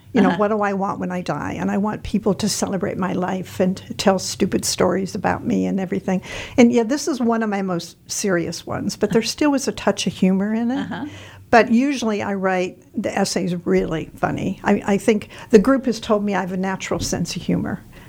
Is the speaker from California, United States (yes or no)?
no; Colorado, United States; I'm a snowbird from Colorado.